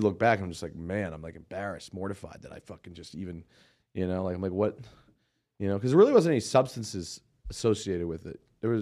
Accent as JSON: {"language": "English", "town": "Boston", "region": "Massachusetts", "country": "United States", "said": "I learned, well, I'm from Boston. We used to say the F word all the time."}